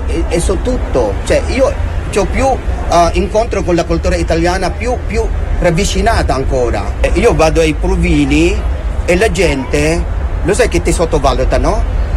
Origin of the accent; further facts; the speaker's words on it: Philippines; Italian is a second language; now in Italy; sono venuto qua targato così, come filippino domestico